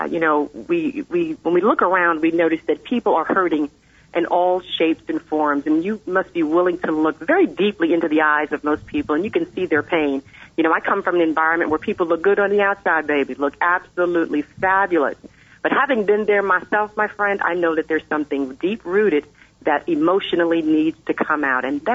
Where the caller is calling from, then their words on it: Philadelphia, Pennsylvania, United States; Well, this morning I'm outside of Philadelphia, Pennsylvania, the city of brotherly love.